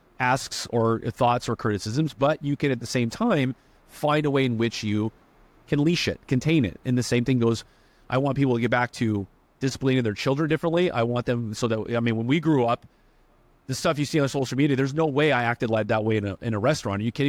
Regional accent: California, United States; I'm from California, too.

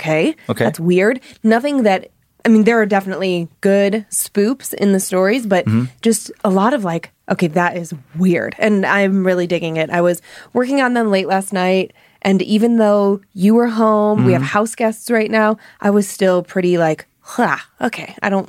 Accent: Cleveland, Ohio, United States; so many of our fans know I'm from Cleveland.

